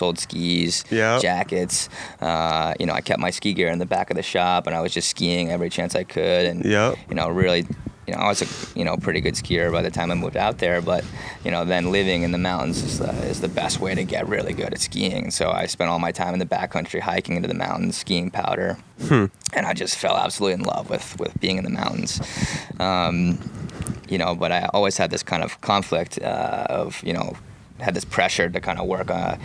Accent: New York City, New York, United States; I grew up on the East Coast. I was born in New York City. I was always a passionate skier.

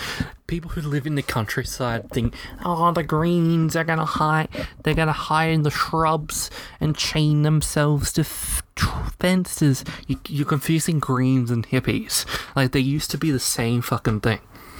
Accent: Australia; And that comes as an Australian.

